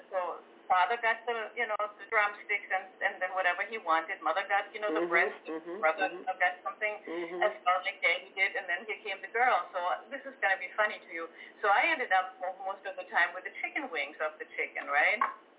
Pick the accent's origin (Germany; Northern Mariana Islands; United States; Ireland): Germany; Berlin; moved away; I grew up in post-war Germany, in Berlin, you know, which had been completely bombed out.